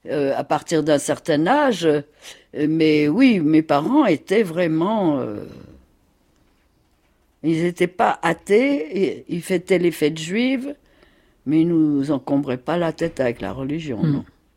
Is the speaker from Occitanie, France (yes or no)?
no; Épinal, Grand Est, France; born there; Moi, je suis née à Épinal, dans les Vosges, le 19 mars 1928. Et je suis née tout de suite, rousse, gauchère et juive.